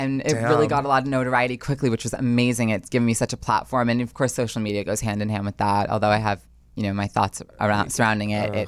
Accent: New Jersey, United States; I grew up in a wonderful town in northern New Jersey

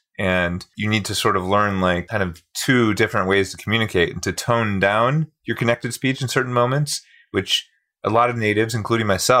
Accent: Poland; English is a second language; from Poland. Besides the fact that speaking with a foreign accent is cute, I want to be cute.

